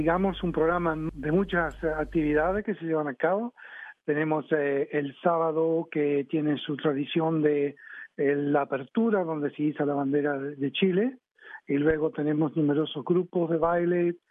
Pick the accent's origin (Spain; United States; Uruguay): Uruguay; Hay chilenos, colombianos, yo soy uruguayo.